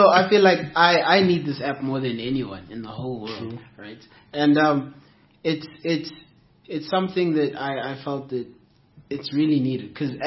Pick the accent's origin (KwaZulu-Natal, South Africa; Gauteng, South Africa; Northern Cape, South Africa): Gauteng, South Africa; Springs; I'm from Springs, and Ref is from Tembisa.